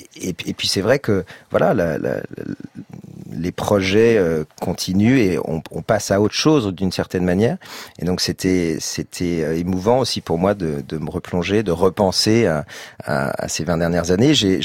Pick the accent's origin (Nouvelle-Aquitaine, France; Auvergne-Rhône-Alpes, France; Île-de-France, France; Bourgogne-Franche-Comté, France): Auvergne-Rhône-Alpes, France; j'avais envie de m'amuser en Savoie, là où j'ai grandi.